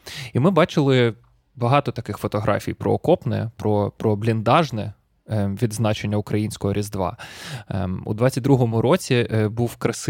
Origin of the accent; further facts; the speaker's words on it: Kyiv, Ukraine; я жив і виріс в Києві, а ти в області